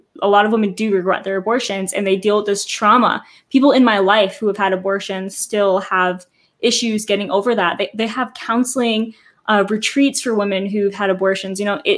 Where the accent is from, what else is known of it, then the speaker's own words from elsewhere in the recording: Massachusetts, United States; no, I'm from Massachusetts, like very liberal place.